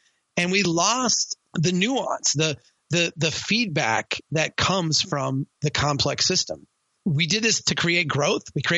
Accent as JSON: {"language": "English", "town": "Brainerd", "region": "Minnesota", "country": "United States", "tie": "born or raised there", "said": "I am back home now in Brainerd, Minnesota, my hometown."}